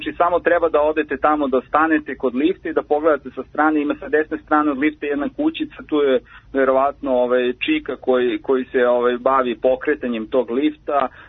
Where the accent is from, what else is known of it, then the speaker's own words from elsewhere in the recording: Borča, Belgrade, Serbia; Ja sam iz Borče